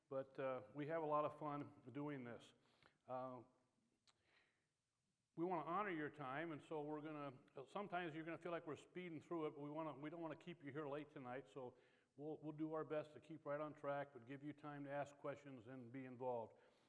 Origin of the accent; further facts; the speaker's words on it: Indianapolis, Indiana, United States; I'm from Indy. I go to Faith Church down there.